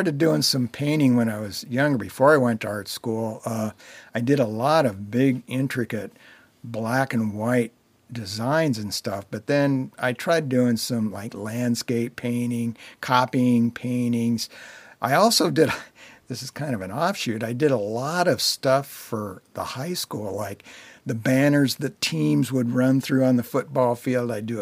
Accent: West Lafayette, Indiana, United States; I'm from West Lafayette, Indiana

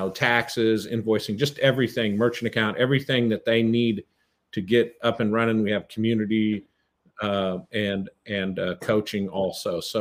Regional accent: Nebraska, United States; But I will tell you, you know, I'm from Nebraska.

